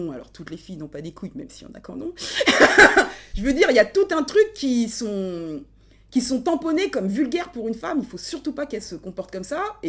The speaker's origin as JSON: {"language": "French", "country": "France", "tie": "born there", "said": "Alors, moi, je suis noire, hein, je suis une femme, je suis née en France."}